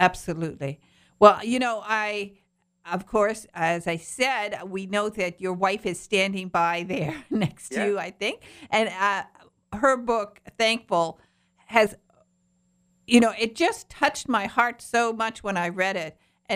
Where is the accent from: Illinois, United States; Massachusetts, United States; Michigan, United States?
Michigan, United States; now in Clearwater, United States; I'm from Upper Michigan, from the Upper Peninsula. I'm a Youper. And my brother, who still lives up there, has plenty of snow, lots of snow.